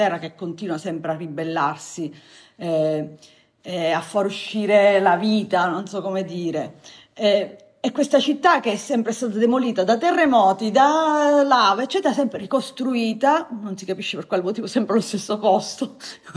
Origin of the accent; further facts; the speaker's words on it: Sicily, Italy; Il luogo come spazio vitale è stata ed è e spero rimarrà sempre la Sicilia, perché è la mia terra.